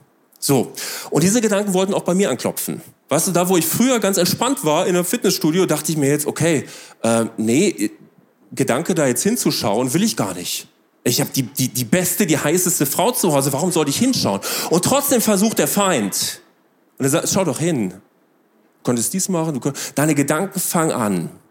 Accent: North Rhine-Westphalia, Germany; da war es bei uns im Ruhrgebiet so eine richtige Pumperbude.

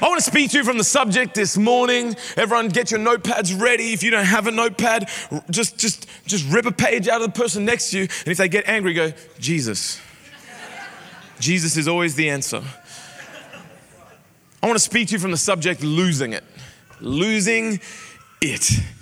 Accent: Sydney, New South Wales, Australia; also born or lived in Doncaster; I grew up in Sydney. I only know NRL.

